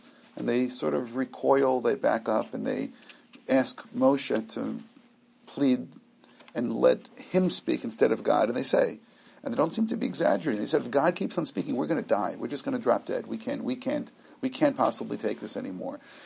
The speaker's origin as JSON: {"language": "English", "town": "Brooklyn", "region": "New York", "country": "United States", "tie": "born or raised there", "said": "I remember when I was growing up in Brooklyn, that there are certain Jews who would call them three-day-a-year Jews."}